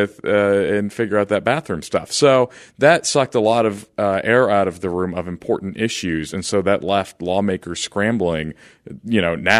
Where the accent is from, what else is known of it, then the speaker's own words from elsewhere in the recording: Fayetteville, North Carolina, United States; You know, I'm from Fayetteville in Cumberland County.